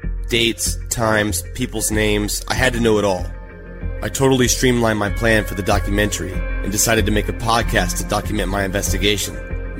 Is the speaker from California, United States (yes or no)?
no; Atlanta, Georgia, United States; Hey guys, I'm a filmmaker from Atlanta, and I'm thinking about doing a documentary on Tara's case.